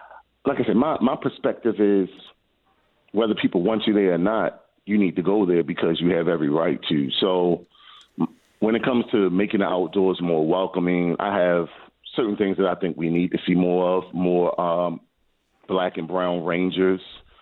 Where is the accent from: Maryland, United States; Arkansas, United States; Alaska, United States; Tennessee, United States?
Maryland, United States; Baltimore; When I grew up in Baltimore, the closest thing I got to outdoor recreation was a little playground on some concrete, yeah.